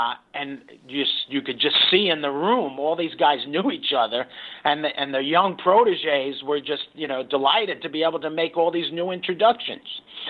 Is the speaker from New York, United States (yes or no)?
yes; Brooklyn, New York, United States; I was a kid from Brooklyn. I thought I was going to be a cop, a fireman, or a backhoe driver.